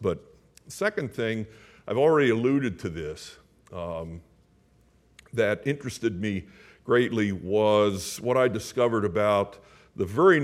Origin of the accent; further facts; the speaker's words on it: United States; But of course, also captivated as an American by the decisive role that we played in it.